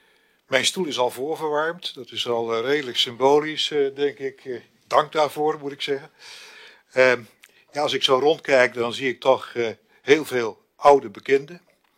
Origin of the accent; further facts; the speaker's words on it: Noordoostpolder, Flevoland, Netherlands; Ik ben opgegroeid in de Noordoostpolder, waar mijn vader een akkerbouwbedrijf exploiteerde.